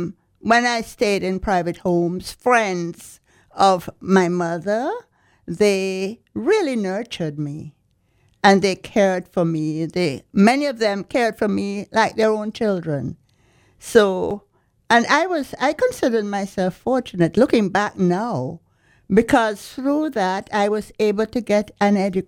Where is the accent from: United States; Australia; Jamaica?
Jamaica; born there; Yes, I was born in Jamaica in the 1940s because my story spans the period 1940s to the 1980s.